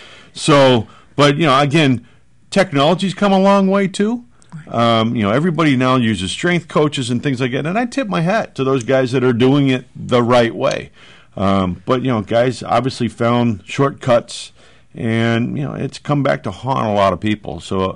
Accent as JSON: {"language": "English", "town": "Souderton", "region": "Pennsylvania", "country": "United States", "tie": "born or raised there", "said": "My parents were very blue collar, you know, growing up in Souderton."}